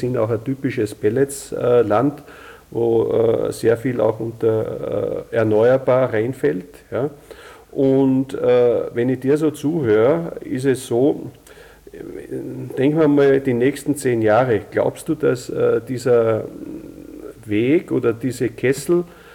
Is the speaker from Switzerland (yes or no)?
no; Austria; wie das sehr oft bei uns in Österreich zumindest der Fall ist